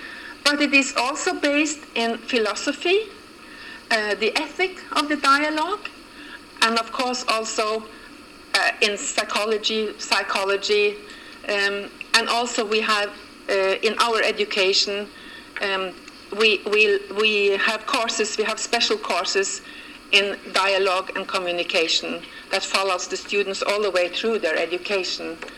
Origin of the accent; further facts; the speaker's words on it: Tromsø, Troms, Norway; I grew up in Tromsø, which is a city very north in Norway, beyond the Arctic Circle.